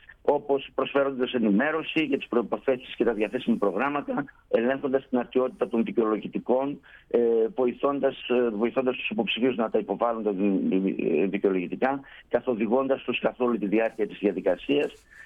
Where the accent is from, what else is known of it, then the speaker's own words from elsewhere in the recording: Serres, Central Macedonia, Greece; moved away as an adult; now in Winnipeg, Canada; εγώ κατάγομαι από τις Σέρες, η γυναίκα μου από την Κοζάν. Ζούσαμε στις Σέρες, είχαμε εκεί την επιχείρησή μας, την υπογραφική. Και τελικά το 2019 ήρθαμε εδώ με τα τρία μας παιδιά